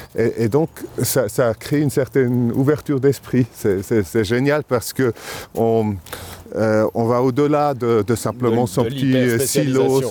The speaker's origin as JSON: {"language": "French", "region": "Aargau", "country": "Switzerland", "tie": "born or raised there", "second_language": "French", "said": "Non, j'ai grandi en Argovie."}